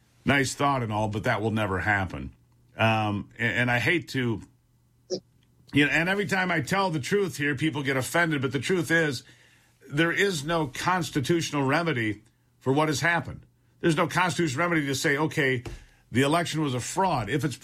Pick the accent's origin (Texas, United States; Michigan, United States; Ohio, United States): Michigan, United States; which is what happened in my home state of Michigan.